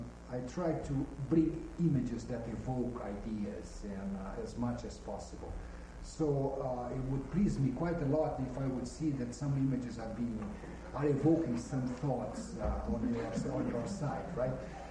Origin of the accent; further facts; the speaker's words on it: Brazil; now in Chicago, United States; I'm originally from Brazil, and where I have been teaching theology and also being a pastor in the countryside.